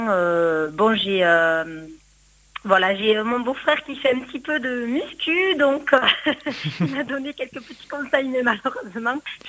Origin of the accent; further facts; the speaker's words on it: Perpignan, Occitanie, France; puisque je suis du Sud